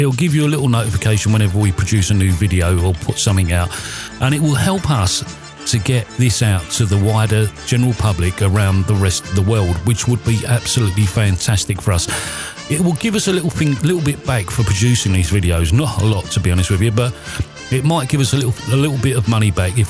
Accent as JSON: {"language": "English", "region": "London", "country": "United Kingdom", "tie": "born or raised there", "said": "And as we was all born and bred in London"}